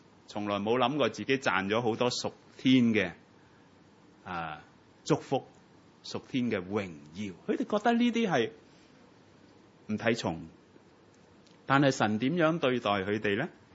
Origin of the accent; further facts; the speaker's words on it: Hong Kong; 唔好，我哋都系香港人，系咪啊？